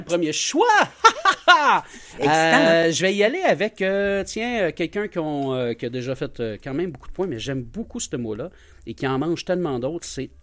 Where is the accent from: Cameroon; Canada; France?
Canada; Quebec; Je suis Québécois!